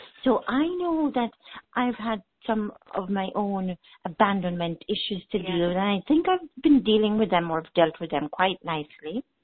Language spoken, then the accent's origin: English; Jamaica; Originally, I'm from Jamaica.